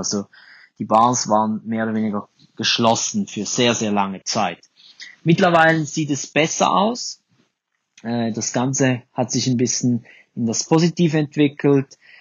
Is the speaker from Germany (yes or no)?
no; Zermatt, Valais, Switzerland; now in Bangkok, Thailand; Viele liebe Grüße aus Bangkok, aus Thailand, von der anderen Seite der Welt. … ich komme aus der Schweiz und genauer gesagt aus Zermatt.